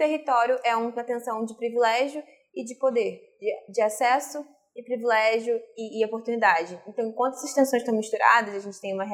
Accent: Rio de Janeiro, Brazil; sou do Rio de Janeiro.

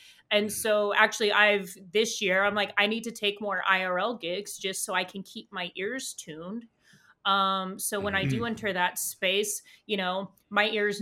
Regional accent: Denver, Colorado, United States; a friend of mine from Denver, I'm from Denver originally

